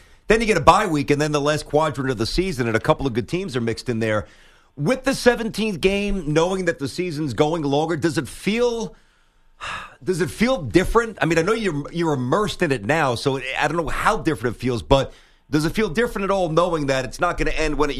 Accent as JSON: {"language": "English", "region": "New York", "country": "United States", "tie": "born or raised there", "said": "When I was young, I grew up in New York, right?"}